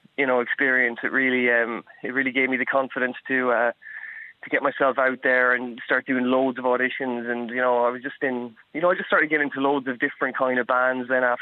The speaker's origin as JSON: {"language": "English", "town": "Castlebar", "region": "County Mayo", "country": "Ireland", "also_born_or_lived": "London", "lives_now": "Navan, Ireland", "said": "Yeah, I'm from Castlebar originally, mm-hmm. and I moved to London for about 10 years, and then I've been living in Navan now for the past 2 years, and I'm just turned 32. Well, actually, not just. I'll be 33 in November."}